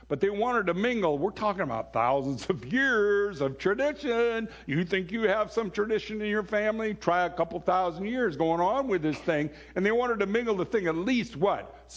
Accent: Bellingham, Washington, United States; Those used to be so brutal when I was growing up in Bellingham, Washington, because you knew everybody was backstabbing each other

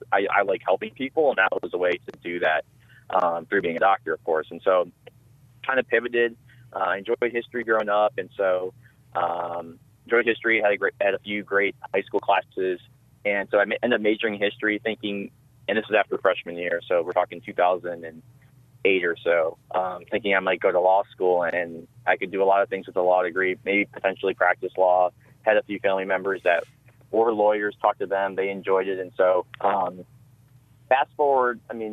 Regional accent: Detroit, Michigan, United States; I was born and raised in Metro Detroit. Grew up here, went to high school, college, went to the University of Michigan

